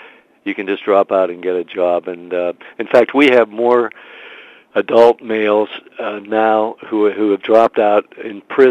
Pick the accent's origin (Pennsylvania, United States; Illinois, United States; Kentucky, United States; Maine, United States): Pennsylvania, United States; Pittsburgh; When I grew up in Pittsburgh as a kid, if you dropped out, you could get a great job if you wanted to work hard in the steel mills.